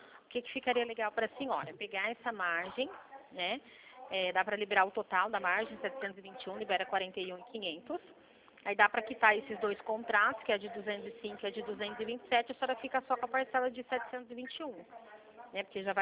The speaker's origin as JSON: {"language": "Portuguese", "town": "Limeira", "region": "São Paulo", "country": "Brazil", "said": "eu sou daqui de Limeira, interior de São Paulo"}